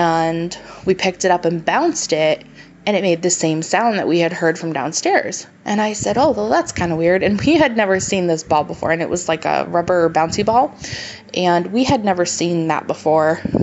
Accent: New York, United States; But anyway, I am originally from New York, and we lived in quite a few houses growing up

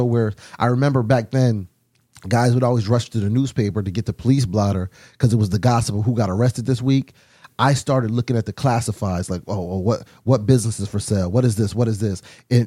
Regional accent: Bridgeport, Connecticut, United States; So when you go to jail and you're young, I'm from Bridgeport. I'm black. I'm 18.

